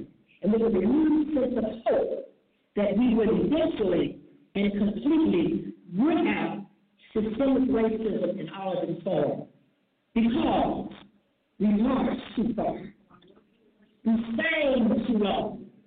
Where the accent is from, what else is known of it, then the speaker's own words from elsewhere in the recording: Mississippi, United States; When I travel the country, it makes me proud to say I'm from Mississippi